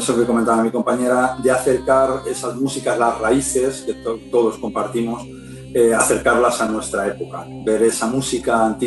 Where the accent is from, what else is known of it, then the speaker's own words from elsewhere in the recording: Toledo, Castilla-La Mancha, Spain; la cultura hebrea tiene influencia en nosotros como toledanos, como españoles